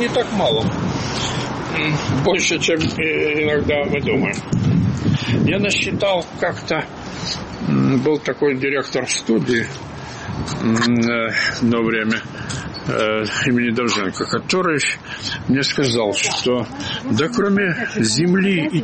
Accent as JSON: {"language": "Russian", "country": "Ukraine", "said": "Как это, я украинец, должен отказаться от одного из лучших поэтов Украины"}